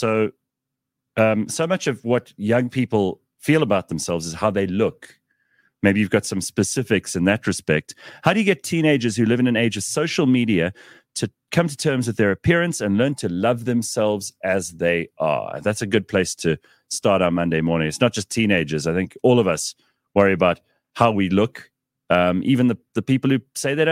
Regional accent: South Africa; I am a South African optimist.

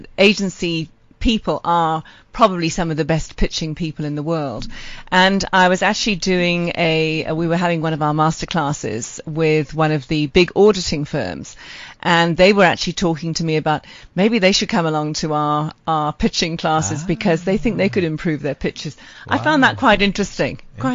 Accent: United Kingdom; accent: British; moved away as an adult; now in South Africa; And so when I got here, I tried to get into marketing in South Africa. And whether it was my British accent or the fact that I was female, which probably was, I couldn't get a marketing job.

